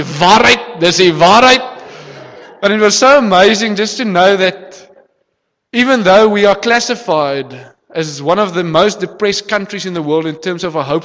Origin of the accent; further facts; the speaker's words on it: South Africa; I'm speaking of us as a South African nation